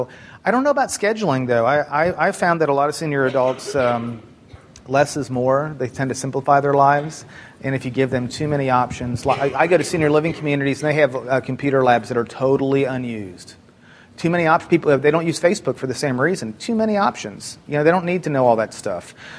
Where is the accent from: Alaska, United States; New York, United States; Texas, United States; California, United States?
Texas, United States; Houston; Well, I know I'm from Houston